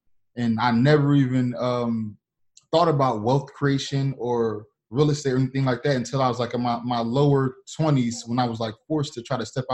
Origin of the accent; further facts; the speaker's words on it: Guam; born there; also born or lived in New Jersey / Virginia / Florida; We moved around a whole lot. I was born in Guam. We moved to New Jersey, from New Jersey to Virginia. Then from Virginia, we moved to Florida. Then from Florida back to New Jersey, then back to Florida.